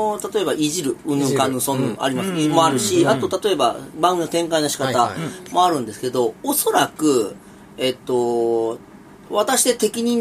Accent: Nagoya, Aichi, Japan; 私は名古屋です。

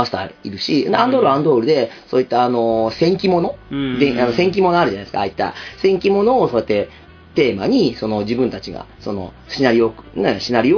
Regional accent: Nagoya, Aichi, Japan; でも自分名古屋ですね。もうどこどう切っても名古屋じゃないですか。

